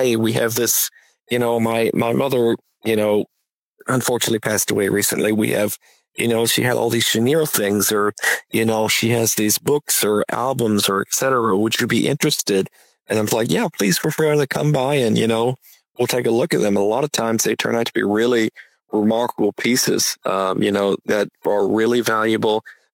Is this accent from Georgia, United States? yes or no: yes; Cartersville, Georgia, United States; I was born in Cartersville, I grew up in Bartow County.